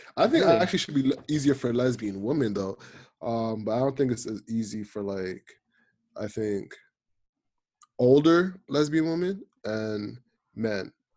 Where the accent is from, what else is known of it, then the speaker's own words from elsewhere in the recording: Jamaica; From my perspective, being a Jamaican man, growing up, everybody was homophobic.